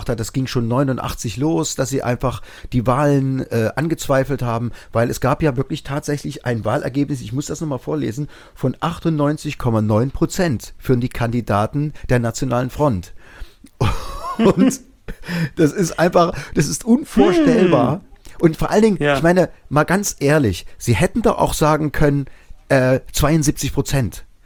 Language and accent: German; East Germany, Germany; aber wir Ossis, inklusive ich, wir wollten einfach das Westgeld haben, wir wollten die D-Mark haben